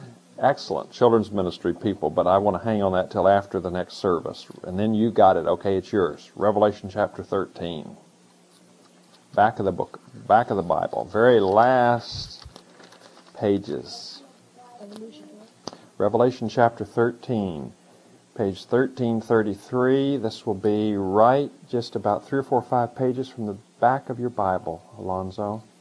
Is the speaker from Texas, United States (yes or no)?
yes; Texas, United States; No, I grew up in Texas. That was tough, but it wasn't, you know, it wasn't Africa.